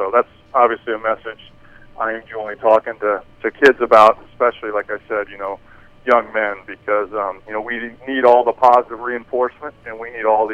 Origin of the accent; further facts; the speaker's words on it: Fishers, Indiana, United States; You know, my parents, Dave and Jane, we grew up in St. Louis de Montfort Parish in Fishers, and, you know, that's what I grew up with.